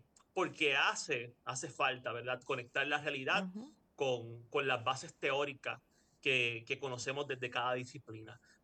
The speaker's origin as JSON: {"language": "Spanish", "country": "Puerto Rico", "said": "nos van a afectar a nosotros y a nosotras como puertorriqueños y puertorriqueñas."}